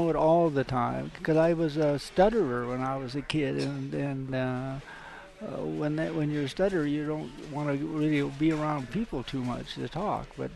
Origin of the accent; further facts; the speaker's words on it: Pacific Northwest, United States; in that I was from the Northwest, and I was very involved with Indians up there